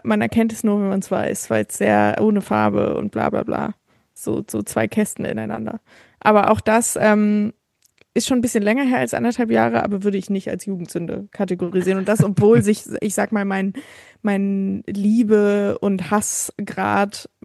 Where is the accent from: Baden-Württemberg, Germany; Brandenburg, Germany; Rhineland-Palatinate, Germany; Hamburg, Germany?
Hamburg, Germany; Ich bin halt in Hamburg geboren und aufgewachsen.